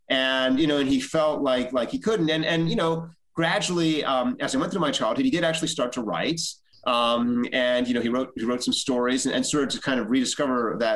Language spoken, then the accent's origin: English; United States; for me, growing up in America, it was a very kind of special thing.